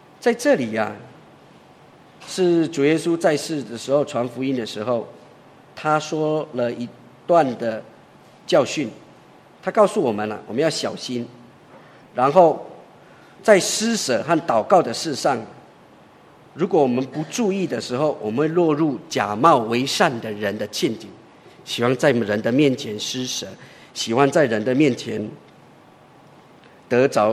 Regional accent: China; 因为我们中国人的习惯常常喜欢称赞别人，这是无可厚非啊

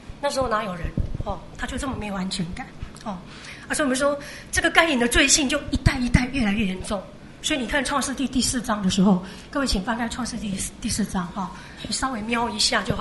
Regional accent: China; 我们中国人就传说说，古代呢，人啊、跟动物啊、跟野兽都住在一起，很快乐。中国就有这样传说。

